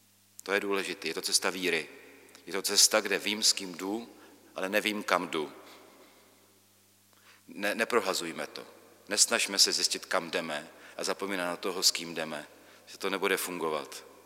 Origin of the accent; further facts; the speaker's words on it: Brno, South Moravian Region, Czechia; jako Brňák samozřejmě, mám své, trpěl jsem mnoha stereotypy.